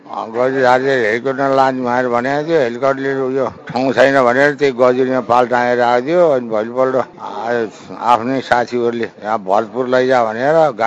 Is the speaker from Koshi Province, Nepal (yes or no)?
no; Bagmati, Nepal; म धादिङ जिल्ला कुमपुर गाविस वडा नाम 7 भैँसे भन्ने गाउँमा बाट आएको म